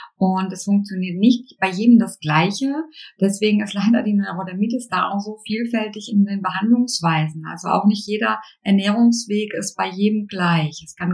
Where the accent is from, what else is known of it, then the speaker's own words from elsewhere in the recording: Helgoland, Schleswig-Holstein, Germany; born there; Also eigentlich bin ich ja so ein Inselkind, ich bin ja auf Helgoland geboren.